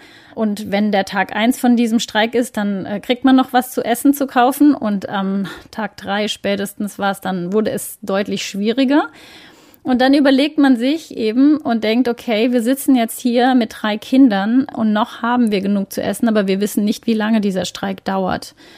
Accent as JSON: {"language": "German", "country": "Ecuador", "tie": "born or raised there", "said": "ich bin ja als Jugendliche groß geworden in Ecuador"}